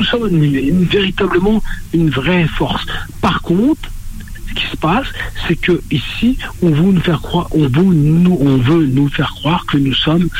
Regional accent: France; born there; je vais vous donner mon âge. J'ai 60 ans. Je suis né en France. Oui. Je suis franco.

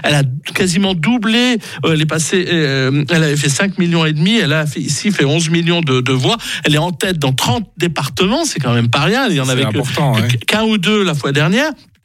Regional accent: Hauts-de-France, France; born there; dans le nord de la France, par exemple, qui est une région qui a beaucoup souffert, c'est ma région d'origine où je suis né

